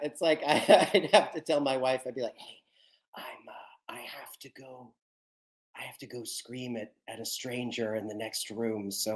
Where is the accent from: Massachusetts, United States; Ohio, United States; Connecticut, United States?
Ohio, United States; Columbus; I'm from Columbus, Ohio. And so limited casting pool.